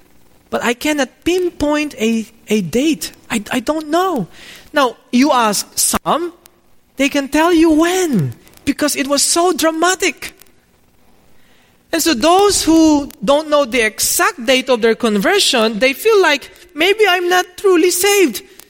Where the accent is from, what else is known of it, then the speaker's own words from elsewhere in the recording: Philippines; I grew up in the Philippines. I grew up Roman Catholic, but a nominal one.